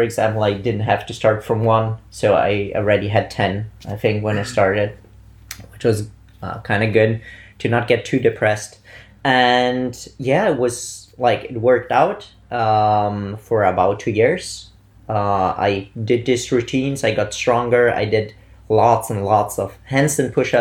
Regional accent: Bolzano, Trentino-Alto Adige, Italy; moved away as an adult; now in Vienna, Austria; Started studying in Vienna. I'm actually from Italy, originating from Bolzano.

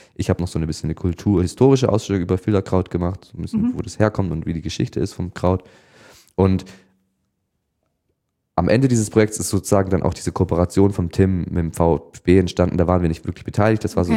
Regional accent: Böblingen, Baden-Württemberg, Germany; Ich komme ja hier aus Böblingen, also auch nicht weit weg.

